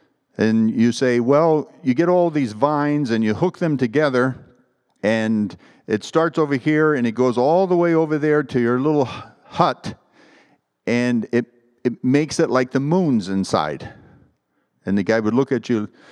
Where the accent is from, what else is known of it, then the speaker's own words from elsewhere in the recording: United States; And I said, well, I'm from the States.